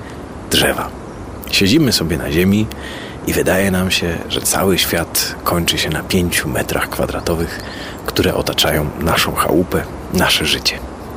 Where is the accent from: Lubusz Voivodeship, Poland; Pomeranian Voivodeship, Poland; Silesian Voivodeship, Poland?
Pomeranian Voivodeship, Poland; Chojnice; Ja pochodzę z krainy takiej zielonej, z Chojnic. To jest na Pomorzu, w Borach Tucholskich. 5 kilometrów od chałupy zaczyna się Park Narodowy Bory Tucholskie